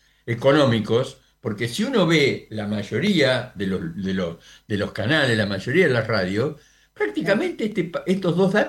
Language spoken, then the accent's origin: Spanish; Argentina; como somos los argentinos